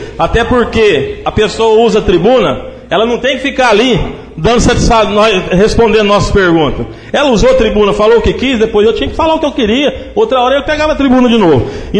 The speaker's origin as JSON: {"language": "Portuguese", "town": "Planura", "region": "Minas Gerais", "country": "Brazil", "tie": "born there", "said": "Eu sou nascido em Planura, acompanho a política de Planura"}